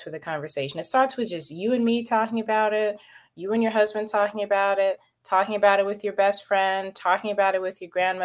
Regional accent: the South, United States; I grew up in the South too.

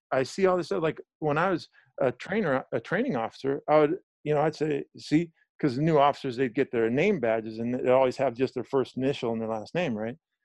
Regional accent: San Francisco, California, United States; I think the hardest part, growing up in San Francisco, my mom worked in a doctor's office.

